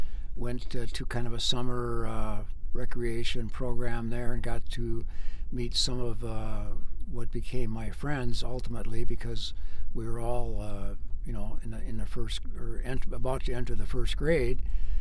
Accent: Cokato, Minnesota, United States; also born or lived in Fargo; I was born in Fargo. Mm-hmm. My dad was a milkman for Fairmont Dairies at the time. And moved from Fargo to actually Cokato, Minnesota

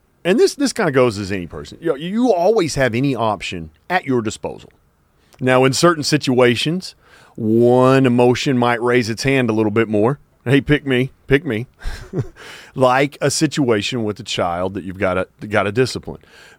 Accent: Woodward, Oklahoma, United States; No, you say water fountain. Growing up in Woodward

